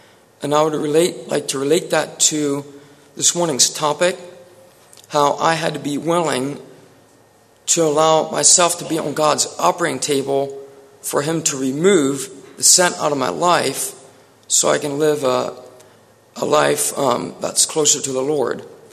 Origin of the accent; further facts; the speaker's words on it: Bethel, Pennsylvania, United States; also born or lived in Moscow, Russia; I'm from Bethel, Pennsylvania. And I just want to share my story a little bit. I was born over in Moscow, Russia. And I grew up in an orphanage for the first few years of my life.